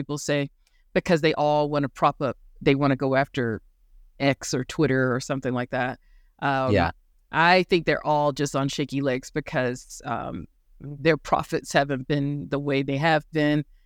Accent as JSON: {"language": "English", "country": "United States", "said": "I'm just saying, as an American, the 4th of July is not the day you should do an election"}